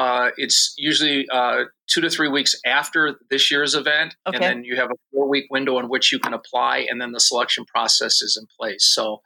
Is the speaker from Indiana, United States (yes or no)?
yes; Hammond, Indiana, United States; also born or lived in Harvey, Illinois; Yes, I live in the Chicagoland area. I grew up in Hammond, Indiana, which is part of the Chicagoland area.